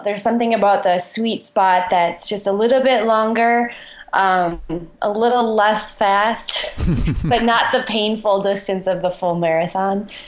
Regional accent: Kenosha, Wisconsin, United States; there was a very historic 10K on Thanksgiving in my hometown, Kenosha, Wisconsin.

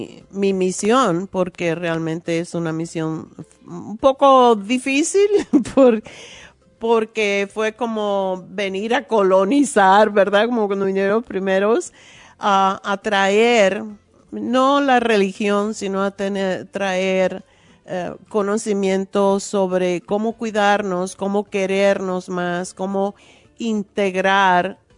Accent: Cuba; Y siendo extranjero, porque no somos mexicanos, no somos centroamericanos, yo soy cubana y no había tantos cubanos cuando llegué aquí.

